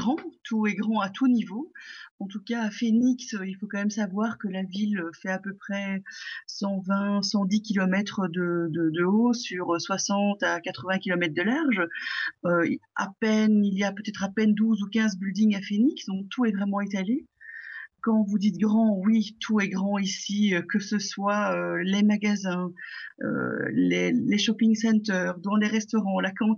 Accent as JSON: {"language": "French", "town": "Uccle", "region": "Brussels", "country": "Belgium", "tie": "born or raised there", "said": "Et j'ai vécu, on va dire, les 25 premières années de ma vie à Bruxelles aussi."}